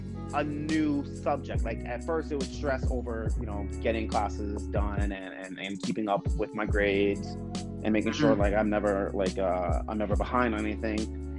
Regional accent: Brooklyn, New York, United States; All right, well, I'm from Brooklyn, you know, born and raised. I'm 22.

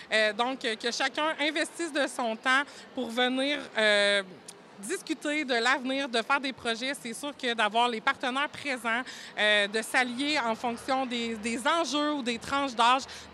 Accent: Saint-Gabriel-de-Rimouski, Quebec, Canada; Donc moi, je suis originaire de Saint-Gabriel-de-Rimouski.

